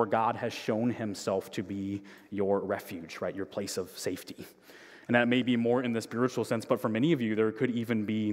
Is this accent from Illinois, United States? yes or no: yes; Illinois, United States; It's got Oklahoma and Kansas, the places you would associate, but in Illinois, tornadoes have become increasingly common. And that was a normal experience where I was from.